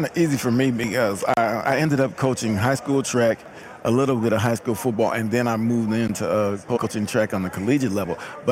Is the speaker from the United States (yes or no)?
yes; Seattle, Washington, United States; Born and raised in Seattle. Never been a Seahawks fan.